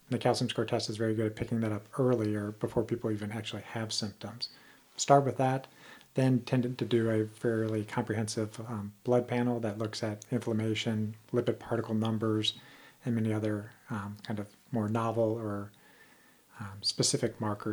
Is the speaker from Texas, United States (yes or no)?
no; St. Louis, Missouri, United States; I'm from St. Louis originally. I'm from South County, not too far from where your location is at.